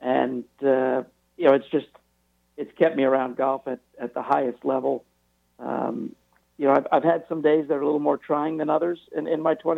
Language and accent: English; Connecticut, United States; Well, I grew up in Connecticut, Anthony